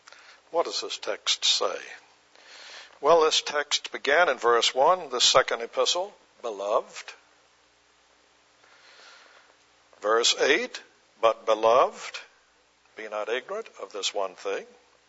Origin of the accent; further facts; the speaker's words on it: Charleston, South Carolina, United States; I'm from Charleston. In Charleston, they glorify your ancestry.